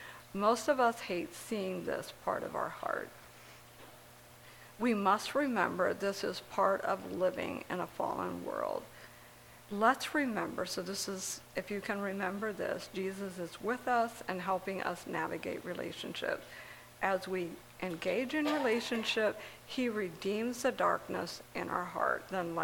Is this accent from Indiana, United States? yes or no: yes; Indiana, United States; now in Guy's Mills, United States; I grew up in Indiana in an Amish community.